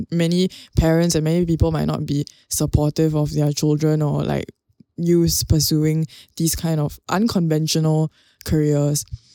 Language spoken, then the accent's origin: English; Woodlands, Singapore; I come from Woodlands, I don't know whether there's a Woodlands in America